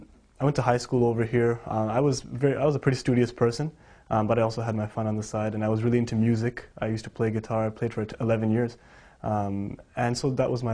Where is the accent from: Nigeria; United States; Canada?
Canada; Toronto, Ontario; Well, I was born in Toronto. I've been born and brought up over here, but my family's from an Indian background. So a lot of my life had to do with, I guess, a mix of Canadian culture as well as at home the Indian side of things.